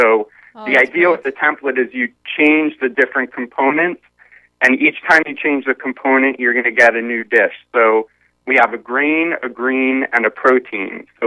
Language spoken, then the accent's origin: English; New York, United States; I grew up in New York, and so that was my first real opportunity to see animals out in nature